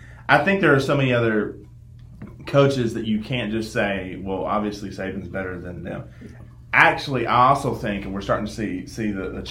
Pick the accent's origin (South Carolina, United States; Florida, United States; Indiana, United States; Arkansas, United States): Arkansas, United States; Little Rock; Every Black Friday growing up in Little Rock.